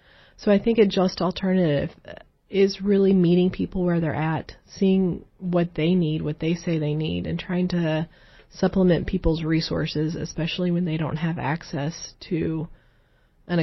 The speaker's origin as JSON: {"language": "English", "region": "Appalachia", "country": "United States", "tie": "born or raised there", "said": "I've seen this with my generation growing up in Appalachia, but also in my research as well."}